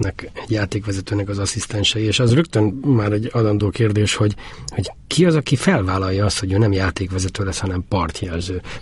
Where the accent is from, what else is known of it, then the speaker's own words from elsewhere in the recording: Hungary; tudta rólam, hogy én is magyar vagyok